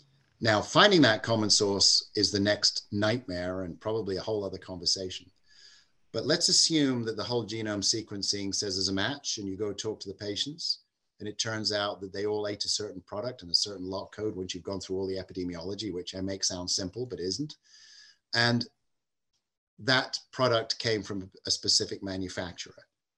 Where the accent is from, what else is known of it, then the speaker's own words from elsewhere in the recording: England, United Kingdom; I grew up in England, which is what we used.